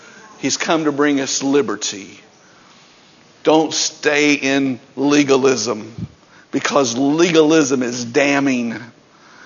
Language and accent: English; Tennessee, United States; Well, I grew up in Tennessee and that's just not the Southern way.